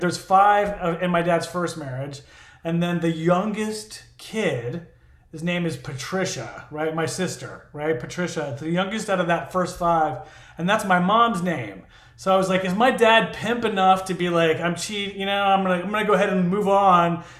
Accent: Tampa, Florida, United States; I'm from Florida. Sorry about that, by the way. So I grew up in Tampa, right?

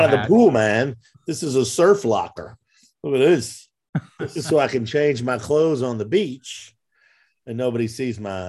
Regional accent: Louisville, Kentucky, United States; I started with Nashville with Joby and TS and Cody, but I'm from Louisville, where you started.

